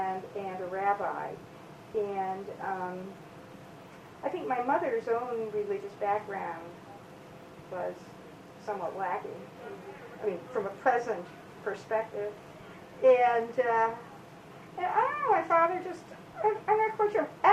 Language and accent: English; Aberdeen, South Dakota, United States; also born or lived in Sioux City, Iowa; I was born in Sioux City, Iowa, because my mother went to what she considered to be civilization to have me. So I was born in Sioux City, Iowa, but I basically grew up in Aberdeen, South Dakota.